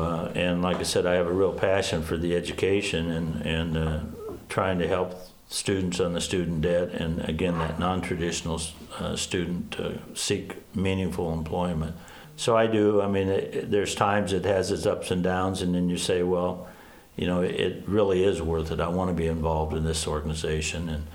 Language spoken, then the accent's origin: English; Iowa, United States; I'm born and raised in Iowa, from just north of Des Moines.